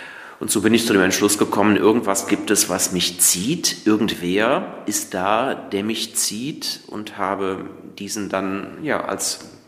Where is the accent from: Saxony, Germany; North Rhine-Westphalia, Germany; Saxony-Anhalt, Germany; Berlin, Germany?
North Rhine-Westphalia, Germany; Bornheim; Ich bin aufgewachsen und groß geworden in Bornheim im Vorgebirge. Bin da sehr katholisch sozialisiert.